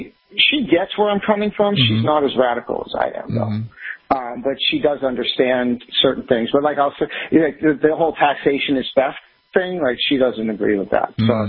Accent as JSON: {"language": "English", "region": "Massachusetts", "country": "United States", "moved": "yes", "said": "I've been living here for 20 years. I came from Massachusetts, so I'm an East Coast guy originally."}